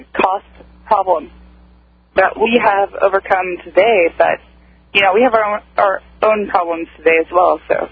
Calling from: Houston, Texas, United States; Hi, I'm actually calling from Houston.

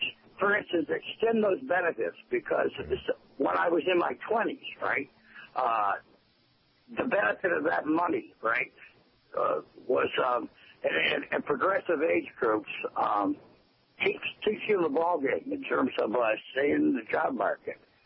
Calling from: Lexington, Kentucky, United States; I'm calling from Lexington, Kentucky

